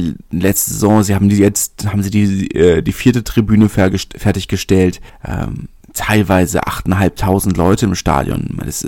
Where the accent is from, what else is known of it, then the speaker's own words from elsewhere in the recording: Berlin, Germany; also born or lived in Narbonne, France; Ich bin Berliner. Ich habe in kleineren Orten gewohnt.